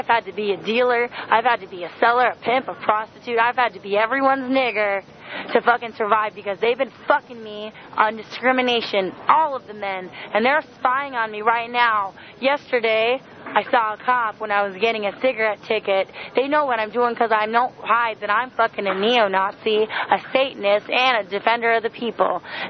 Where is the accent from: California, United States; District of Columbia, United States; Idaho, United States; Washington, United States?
Idaho, United States; moved away as an adult; also born or lived in Cincinnati / Eugene, Oregon / Texas; now in Santa Cruz, United States; Well, I was born in Cincinnati, grew up all over the country, mostly graduated high school and most of my schooling in different parts of Idaho. Then I moved to Eugene, Oregon to go to college